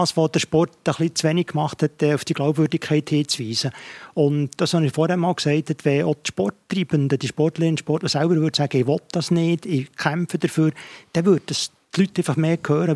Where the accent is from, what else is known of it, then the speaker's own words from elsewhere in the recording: Switzerland; wo man bei uns in der Schweiz jedes Medikament anwählen kann